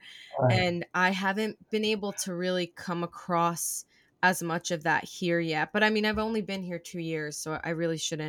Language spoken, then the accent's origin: English; New York, United States; I'm also from New York, which I think can really can actually be community oriented.